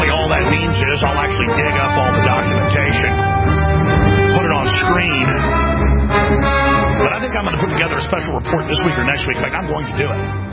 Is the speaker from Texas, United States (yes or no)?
yes; Dallas, Texas, United States; I mean, we all grew up being football fans. I grew up in Dallas, for heaven's sakes.